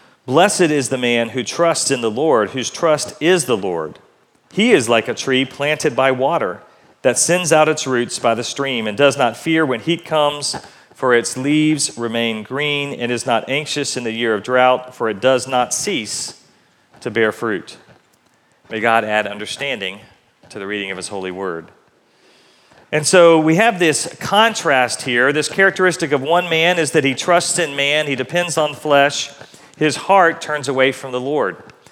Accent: Atlanta, Georgia, United States; I grew up in Atlanta, Georgia, and my dad thought that we were a little bit too soft as city boys

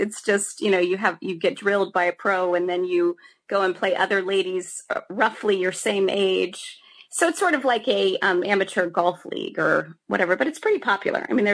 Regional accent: Cincinnati, Ohio, United States; I am from Cincinnati, as you know. So Cincinnati tends to be a setting for most of my work, just because I'm more familiar with it.

